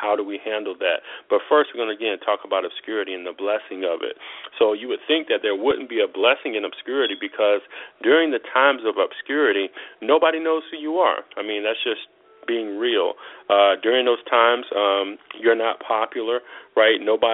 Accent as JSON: {"language": "English", "region": "Florida", "country": "United States", "lives_now": "Georgia, United States", "said": "So I'm actually a Georgian now, still a Floridian at heart, but I'm in Georgia now."}